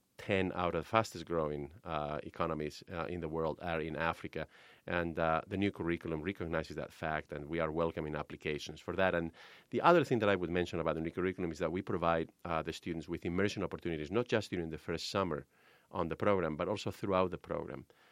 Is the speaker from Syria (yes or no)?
no; Spain; now in United States; I'm originally from Spain.